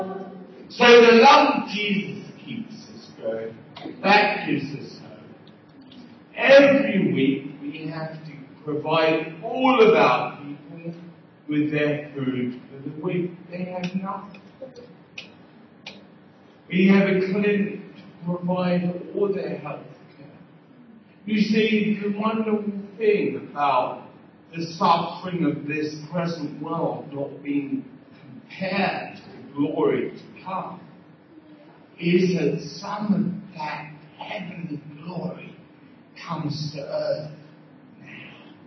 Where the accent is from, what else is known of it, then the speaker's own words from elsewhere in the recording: England, United Kingdom; I think I'm from England. I'm not there very much.